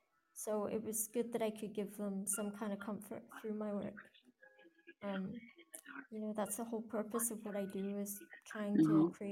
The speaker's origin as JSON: {"language": "English", "region": "Scotland", "country": "United Kingdom", "said": "So I'm from Scotland, which is in the United Kingdom."}